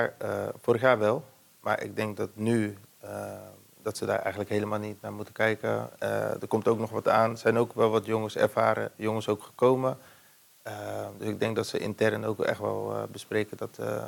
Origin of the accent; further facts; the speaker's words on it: Randstad, Netherlands; Ik kon veel wedstrijden spelen en ik wilde weer richting de Randstad, waar ik vandaan kom.